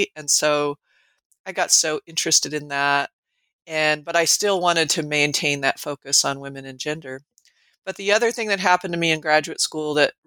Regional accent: Colorado, United States; also born or lived in California / New Mexico; now in Nebraska, United States; But I grew up in mostly in Colorado. And then I've spent a lot of my adult life in California, New Mexico, and mostly here in Nebraska, where I live now.

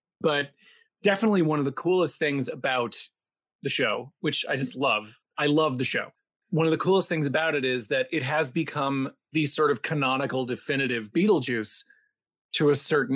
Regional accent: Port Washington, New York, United States; also born or lived in Vermont; I grew up on Long Island in Port Washington on the North Shore, which I hated. And I got, as soon as I was out of junior high, I was out of Port Washington.

